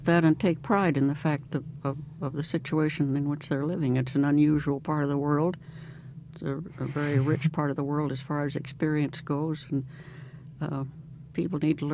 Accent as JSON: {"language": "English", "town": "Fairbanks", "region": "Alaska", "country": "United States", "tie": "born or raised there", "said": "This is the kind of thing that I remember from my growing up in Fairbanks"}